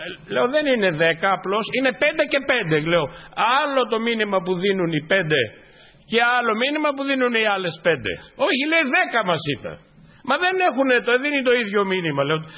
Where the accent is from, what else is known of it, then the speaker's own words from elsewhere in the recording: Polydendri, Greece; Εκεί στο χωριό μου ήταν ένα μικρό χωριό 500 κατοίκων, είναι το Πολυδέντρη.